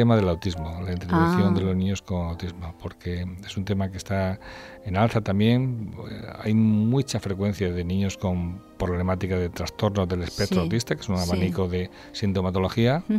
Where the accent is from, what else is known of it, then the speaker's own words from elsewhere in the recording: Spain; Yo soy un español muy buena facha, además